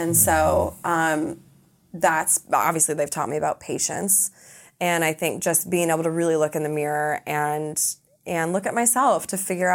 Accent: Chicago, Illinois, United States; also born or lived in Colorado; but I grew up in Chicago and Colorado. And so I live a very normal life and I'm a homebody

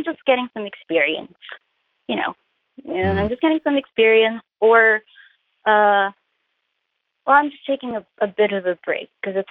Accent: Philippines; I'm Filipino. The culture of shame is very strong.

